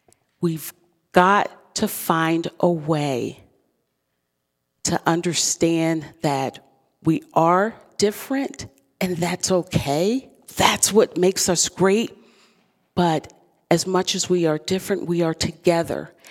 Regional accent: Baltimore, Maryland, United States; moved away as an adult; now in Harrisburg, United States; And I'm from Baltimore, so when I came here from Baltimore in 1995 for my professional career, I was looking for something to do.

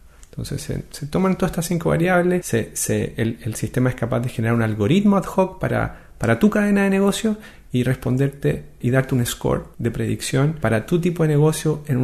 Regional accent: Chile; cuando yo digo que vengo de Chile, no es como que vengo de Zimbabue

